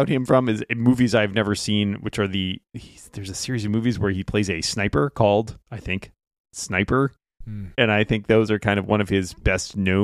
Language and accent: English; Newton, Massachusetts, United States; Yeah, a movie filmed in my hometown and about my hometown, but I haven't seen it.